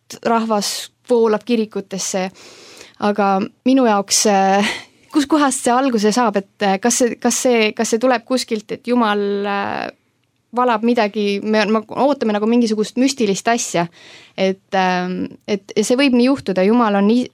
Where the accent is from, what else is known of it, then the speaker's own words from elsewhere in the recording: Saare County, Estonia; olen Saaremaalt pärit ja üsna parasjagu suurest Eesti perest. Meil on, mul on kolm venda ja üks õde lisaks minule ja kuulun hetkel siioni kogudusse Kuressaares